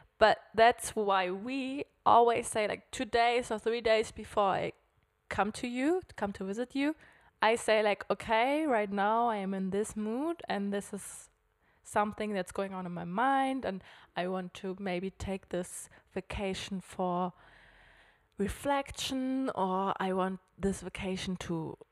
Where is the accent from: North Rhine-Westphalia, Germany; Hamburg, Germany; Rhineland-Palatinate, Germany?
Hamburg, Germany; moved away as an adult; now in Switzerland; I'm 29 years old. Close to 30 now. I'm from Germany, Hamburg, but living in Switzerland. And I think for a little bit more than 6 years now.